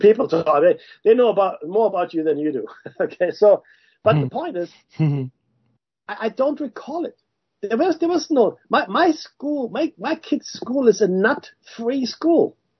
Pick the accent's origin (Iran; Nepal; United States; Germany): Germany; And I grew up in Germany.